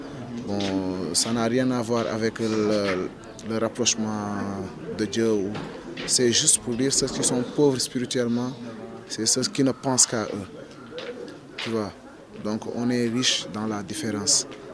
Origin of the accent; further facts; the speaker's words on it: Senegal; je suis sénégalais, j'ai 23 ans, artiste, rappeur, slameur en même temps.